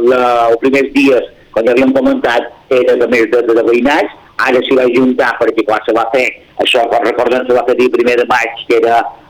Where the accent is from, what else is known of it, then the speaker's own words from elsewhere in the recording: Pollença, Balearic Islands, Spain; la gent que ja som d'Impollença, més o manco